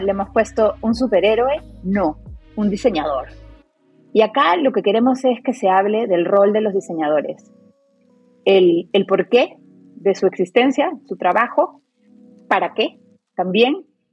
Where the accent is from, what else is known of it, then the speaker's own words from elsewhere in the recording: Peru; En general, lo digo como peruana